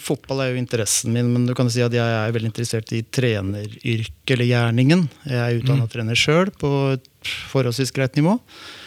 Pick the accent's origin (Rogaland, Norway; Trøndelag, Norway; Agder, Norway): Rogaland, Norway; Sandnes; accent: Eastern Norwegian; also born or lived in Rælingen; så lenge jeg er oppvokst i Sandnes, hvor jeg flyttet dit som 6-åring eller 7-åring. Jeg er født i Lillestrøm, eller da, rett og slett i Rælingen.